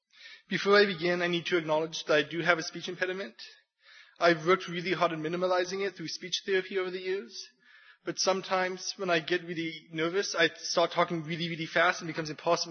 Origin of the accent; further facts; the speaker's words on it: Kitchener, Ontario, Canada; that I'm originally from Kitchener, Ontario, that I'm a graduate student at Canadian Mennonite University